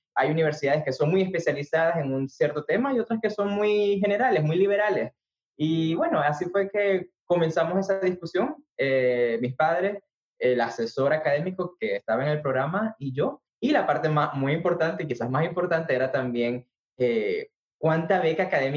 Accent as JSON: {"language": "Spanish", "town": "Cumaná", "region": "Sucre", "country": "Venezuela", "moved": "as an adult", "lives_now": "United States", "said": "yo soy oriental, soy de Cumaná, Estado Sucre, muy orgulloso de la primogénita del continente. Y en el 2008 tuve la gran oportunidad de comenzar mi pregrado en el Myra College en Upstate New York"}